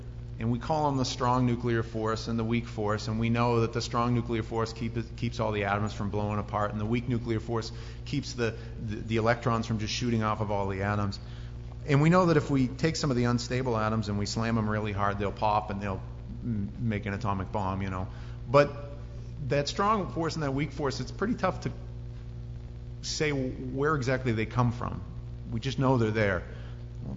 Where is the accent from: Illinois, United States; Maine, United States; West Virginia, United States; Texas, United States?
Maine, United States; And I was from Maine. I grew up in Maine, and then I remember moving down there.